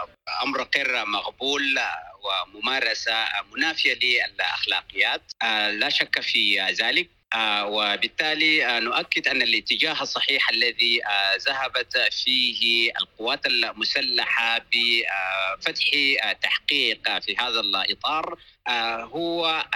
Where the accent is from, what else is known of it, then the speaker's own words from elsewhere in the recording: Sudan; احنا كلنا سودانيين